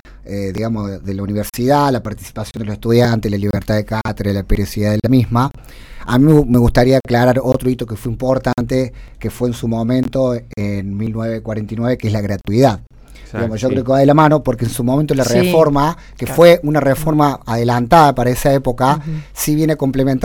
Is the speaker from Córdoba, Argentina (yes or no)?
yes; Córdoba, Argentina; accent: Córdoba; Yo soy de Córdoba, de ahí mi acento.